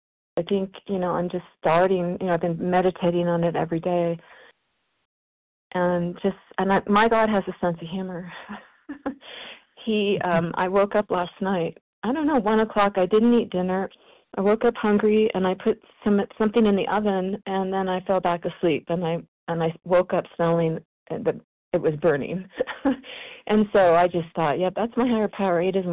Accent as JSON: {"language": "English", "region": "California", "country": "United States", "said": "from California."}